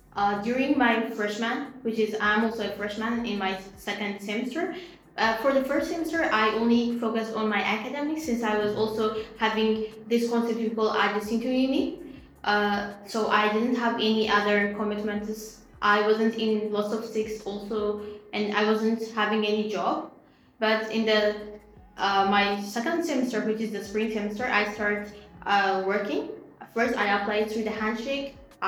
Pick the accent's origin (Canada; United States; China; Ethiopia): Ethiopia; now in Abu Dhabi, United Arab Emirates; and I'm from Ethiopia.